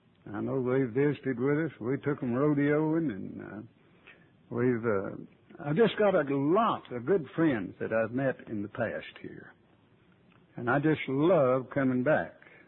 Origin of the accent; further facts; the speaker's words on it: Waurika, Oklahoma, United States; I'm from Waurika, Oklahoma. That is a Choctaw Indian word, Waurika, that means running water.